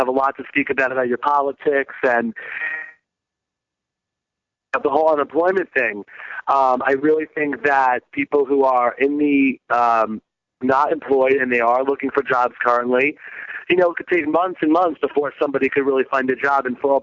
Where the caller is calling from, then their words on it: New York, United States; I'm calling from Westchester, New York.